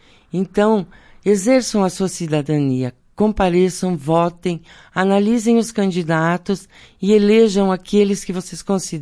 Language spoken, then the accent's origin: Portuguese; Marau, Rio Grande do Sul, Brazil; Sou natural de Marau, resido desde sempre aqui